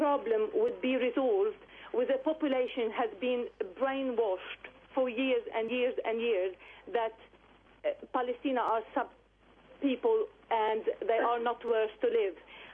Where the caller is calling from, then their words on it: Glastonbury, South West England, United Kingdom; I am calling from Glastonbury, Somerset.